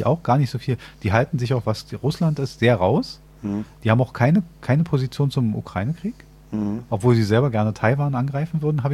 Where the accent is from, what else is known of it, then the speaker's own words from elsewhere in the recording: Berlin, Germany; Als Berliner wissen wir das sehr genau.